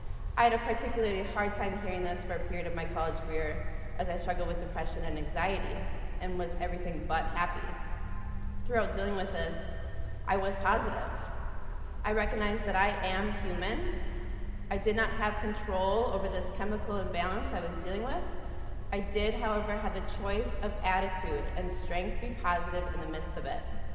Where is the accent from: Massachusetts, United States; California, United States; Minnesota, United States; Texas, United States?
Minnesota, United States; Rogers; I am from Rogers, Minnesota. For those of you who aren't sure what that is, it's about 30 minutes northwest of the Twin Cities.